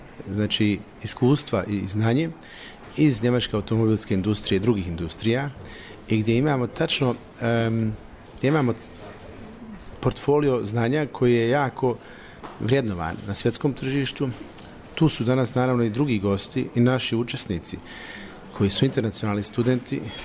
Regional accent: Bosnia & Herzegovina; now in Munich, Germany; inače preduzetnik porijeklom iz Bosne i Hercegovine, ali živim i radim u Minhenu u Njemačkoj.

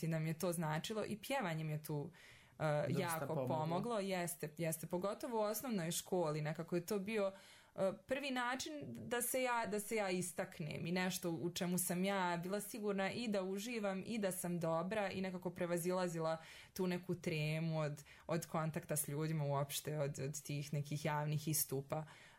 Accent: Prnjavor, Republika Srpska, Bosnia & Herzegovina; Ja sam iz Prnjavora

